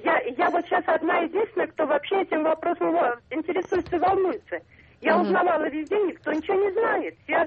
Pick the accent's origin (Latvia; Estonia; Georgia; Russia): Russia; Moscow; я из Москвы.